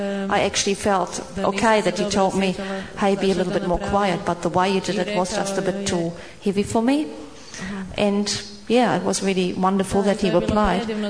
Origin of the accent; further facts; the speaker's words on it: New Zealand; I'm from New Zealand, so that was a big trip for me, going all the way over to Cambridge.